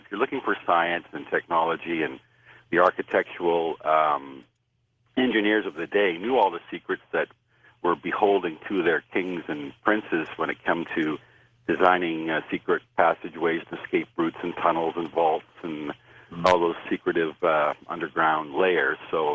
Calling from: Victoria, British Columbia, Canada; Yeah, good evening, gentlemen. … in Victoria, British Columbia.

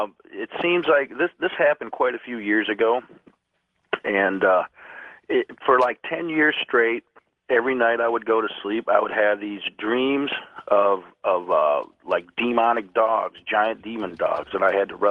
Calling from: Fremont, Ohio, United States; I'm calling from Fremont, Ohio.

